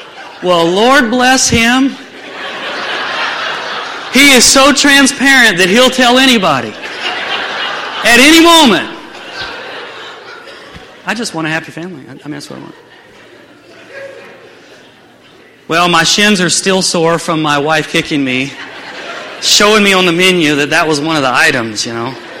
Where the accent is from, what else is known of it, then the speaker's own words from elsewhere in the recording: the South, United States; And I grew up in the South. You know, we ate that American food